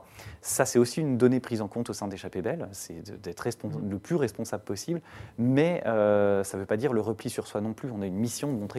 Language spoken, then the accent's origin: French; Annecy, Auvergne-Rhône-Alpes, France; moi, je viens d'Annecy, en Haute-Savoie